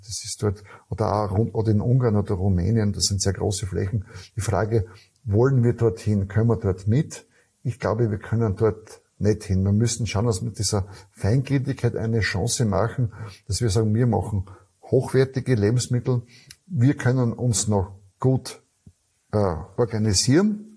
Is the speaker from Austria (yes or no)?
yes; Styria, Austria; ich bin halt aus Südsteier